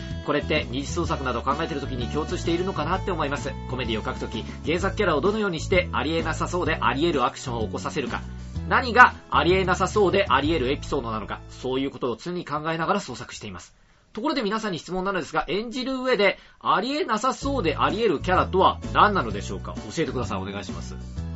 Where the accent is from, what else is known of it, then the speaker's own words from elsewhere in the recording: Yamaguchi, Japan; 山口遅かったぜ、自動改札。